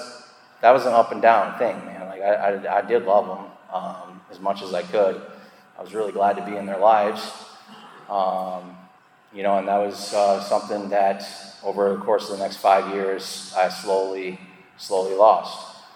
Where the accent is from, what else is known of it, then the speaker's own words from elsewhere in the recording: South Dakota, United States; now in Minneapolis, United States; driving all the way from Minneapolis to my hometown in South Dakota